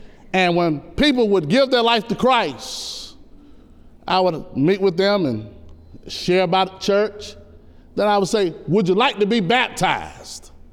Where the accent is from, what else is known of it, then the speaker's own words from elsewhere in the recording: Dillon, South Carolina, United States; I'm from Dillon, did I say South Kankakee? That's South Carolina to the rest of you all. And I was born in Marion Memorial Hospital.